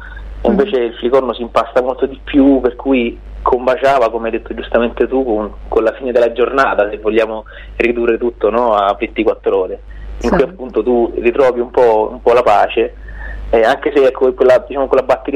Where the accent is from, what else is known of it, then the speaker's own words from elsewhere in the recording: Radicofani, Tuscany, Italy; la torre del mio paese d'origine, che si chiama Radicofani, che è in Bassa Toscana. Sì. E mio padre è nato lì